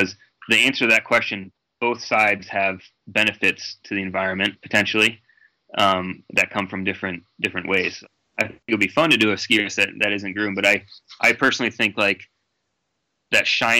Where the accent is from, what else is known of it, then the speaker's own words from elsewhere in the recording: Vermont, United States; I'm a sea level guy, you know, born and raised in Vermont.